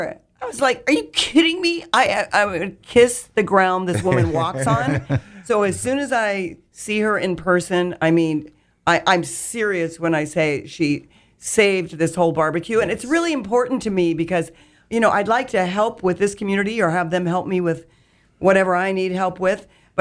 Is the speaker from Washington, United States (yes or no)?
no; Kansas, United States; now in Clearwater, United States; I made a pit stop in my home state of Kansas where my whole family is.